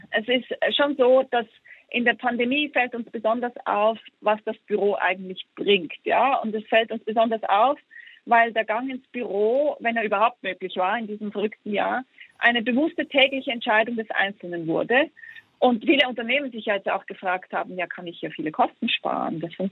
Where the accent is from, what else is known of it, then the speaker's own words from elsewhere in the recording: Switzerland; in der Schweiz, wo ich herkomme